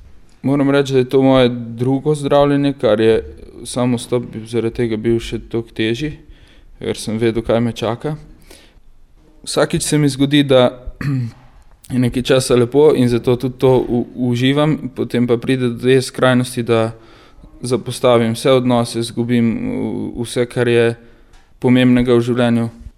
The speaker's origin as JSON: {"language": "Slovenian", "town": "Krško", "region": "Lower Sava", "country": "Slovenia", "lives_now": "Ljubljana, Slovenia", "said": "prihajam iz Krškega, sicer živim v Ljubljani že 10 let."}